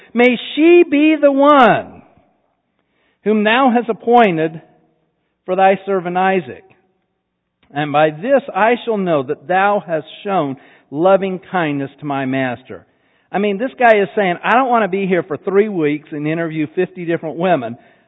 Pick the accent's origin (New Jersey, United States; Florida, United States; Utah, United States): Utah, United States; Salt Lake City; moved away; I mean, I grew up in Utah, Salt Lake. I've been gone from Utah 35 years.